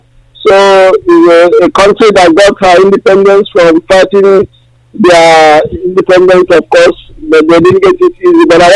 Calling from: Belgium; I'm calling from Belgium.

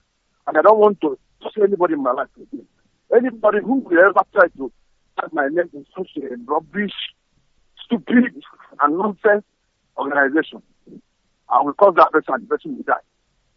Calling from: Japan; I'm calling from Japan.

